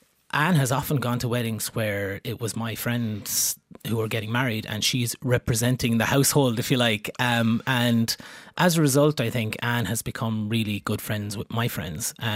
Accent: Kilkenny, Leinster, Ireland; growing up in Kilkenny in the 1990s, like, how lucky were we to be exposed to such brilliant players?

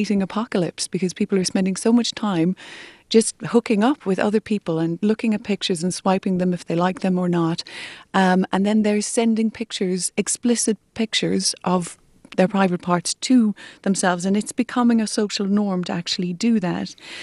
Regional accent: Cork, Munster, Ireland; I'm from Cork originally

